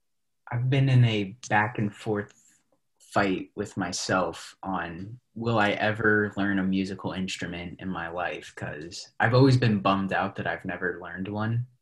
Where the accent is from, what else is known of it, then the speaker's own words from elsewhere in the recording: New York City, New York, United States; like I'm from New York City, right? And like a lot of people speak Spanish there.